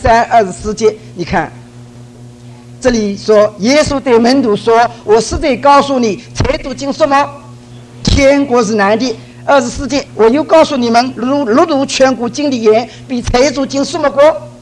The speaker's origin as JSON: {"language": "Chinese", "country": "China", "said": "好像我们中国人一样。我们中国人这个常说天"}